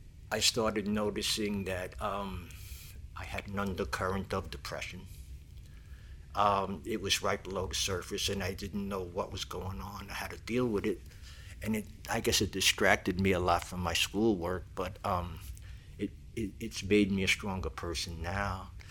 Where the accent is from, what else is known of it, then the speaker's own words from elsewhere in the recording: Queens, New York, United States; also born or lived in Brooklyn; I grew up in New York City, born in Brooklyn, raised in Queens. I'm the oldest of four children.